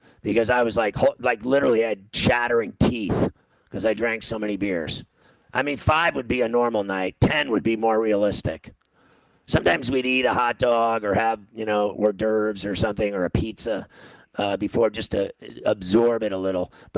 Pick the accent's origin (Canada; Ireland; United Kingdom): Ireland; But I had an affinity for it because I'm Irish and I'm a professional.